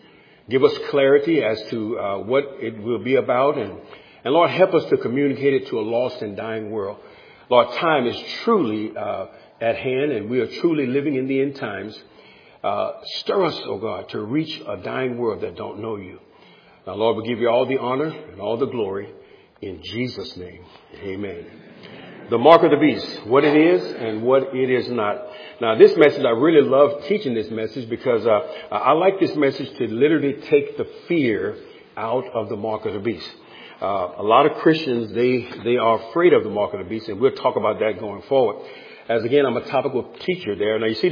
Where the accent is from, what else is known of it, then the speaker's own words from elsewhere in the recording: San Diego, California, United States; My wife and I, we're from San Diego, and we always like meeting nice people, and it's really good.